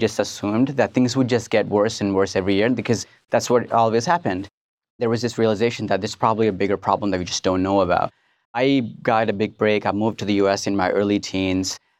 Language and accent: English; Southeast India, India; So I grew up in Southeast India